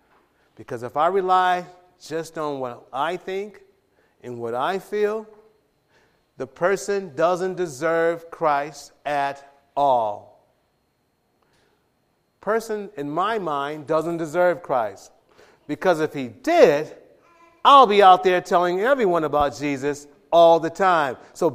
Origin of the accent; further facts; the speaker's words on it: Watts, California, United States; My life, I'm from the Jordan Down Projects in Watts.